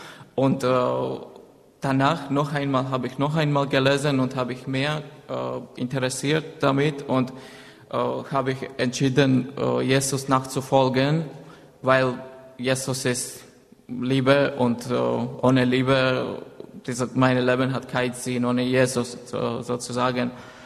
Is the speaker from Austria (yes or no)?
no; Georgia; German is a second language; now in Berlin, Germany; Ich komme aus Georgien. Seit 5 Jahren wohne ich in Berlin.